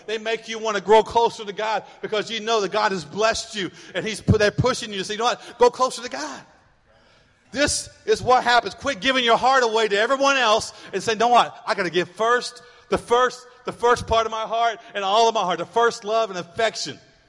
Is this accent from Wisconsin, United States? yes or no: no; Muskogee, Oklahoma, United States; I grew up in Muskogee, Oklahoma. Some of you maybe know that, some of you don't. It's not a big deal. But it's about 20 miles out of Chicota, Oklahoma